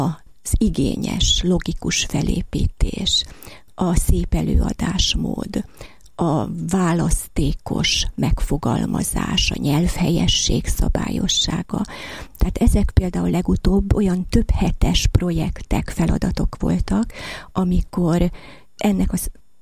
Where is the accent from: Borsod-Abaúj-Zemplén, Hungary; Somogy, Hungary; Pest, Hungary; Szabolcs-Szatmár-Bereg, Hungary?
Pest, Hungary; Vác; Én váci vagyok. Vácot születtem, Vácot jártam általános iskolába és középiskolába